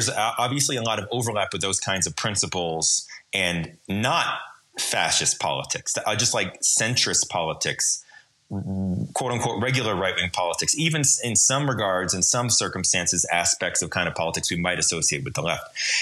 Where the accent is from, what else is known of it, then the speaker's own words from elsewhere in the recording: New Jersey, United States; just thinking of my own experience as like a cis white guy growing up in New Jersey in the 80s and 90s.